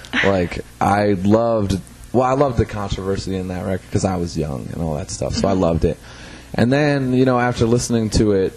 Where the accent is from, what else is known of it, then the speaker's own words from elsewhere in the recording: Fort Collins, Colorado, United States; You know, growing up in Fort Collins, we would come up here.